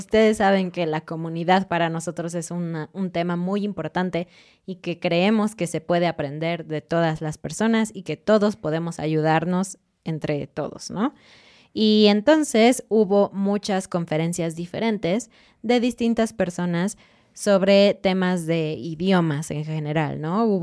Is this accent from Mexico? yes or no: yes; Mexico; yo como mexicana